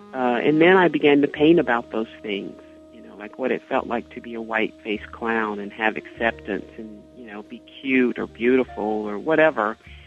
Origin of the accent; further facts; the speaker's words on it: Greensboro, North Carolina, United States; that really started as a child growing up in Morningside homes in Greensboro.